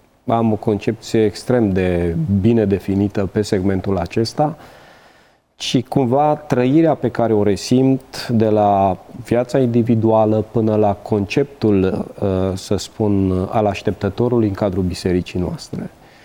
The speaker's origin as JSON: {"language": "Romanian", "town": "Sighetu Marmației", "region": "Maramureș County", "country": "Romania", "tie": "born or raised there", "also_born_or_lived": "Reșița", "said": "Așa m-am trezit din nou în Maramureș, dar nu acasă la Remeți, de unde sunt părinții mei. Și s-au mutat la Fietul Marmației, un orășel, unde am și studiat până la liceu"}